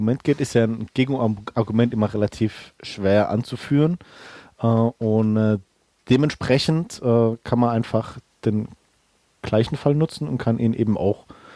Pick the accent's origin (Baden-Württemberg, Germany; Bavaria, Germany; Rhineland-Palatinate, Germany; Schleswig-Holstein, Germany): Rhineland-Palatinate, Germany; Bellheim; Nee, ich bin ja kein Landauer Kind, ich bin ja aus Bellheim.